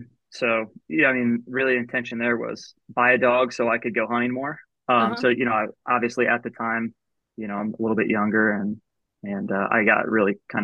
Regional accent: Joliet, Illinois, United States; also born or lived in Decatur; now in St. Louis, United States; We grew up in Joliet, Illinois, and then moved to some of the areas that were a little bit more rural outside of there, and then moved down to Decatur.

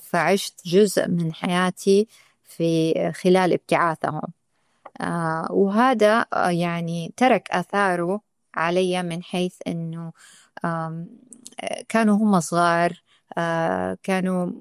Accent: Hejaz, Saudi Arabia; أنا من الحجاز، ثقافة سعودية موطنا، مسلمة،

